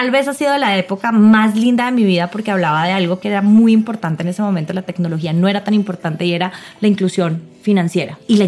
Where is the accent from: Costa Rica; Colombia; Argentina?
Colombia; born there; Nací en Colombia, efectivamente, pero toda la vida tuve una conexión con México impresionante.